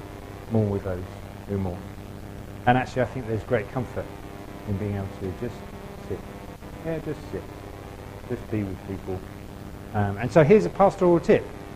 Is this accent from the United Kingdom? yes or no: yes; England, United Kingdom; we're very English and we're quite reserved